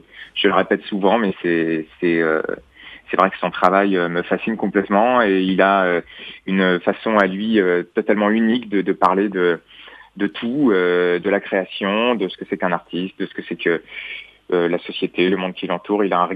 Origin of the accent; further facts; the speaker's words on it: France; first language French; C'est ma langue maternelle, c'est d'une part, et je trouve que c'est un outil d'expression incroyable. Et je trouve aussi que on souffre en France d'un complexe